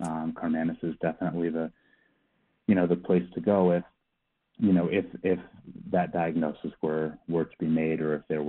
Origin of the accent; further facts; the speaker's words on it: Connecticut, United States; So first off, I'm from Connecticut originally.